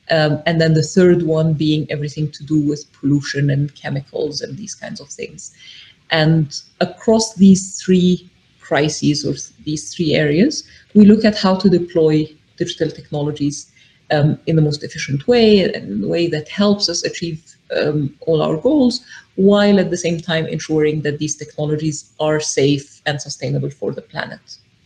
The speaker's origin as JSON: {"language": "English", "country": "Egypt", "said": "I am originally from Egypt, but I'm also a British citizen."}